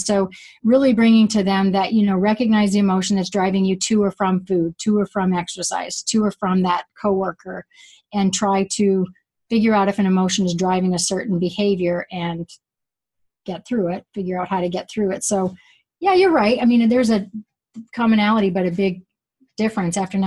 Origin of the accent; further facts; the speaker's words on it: New England, United States; I'm from New England, so we work really hard.